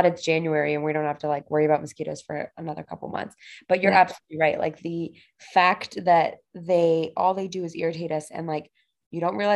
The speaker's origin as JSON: {"language": "English", "country": "Bosnia & Herzegovina", "said": "you'll know that I'm from Bosnia, if not the first time."}